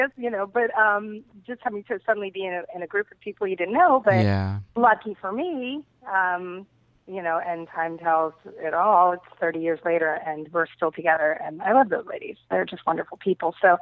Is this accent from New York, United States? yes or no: no; New Jersey, United States; moved away as an adult; now in Miami, United States; No, no, I grew up in Jersey. I'm a total Jersey girl.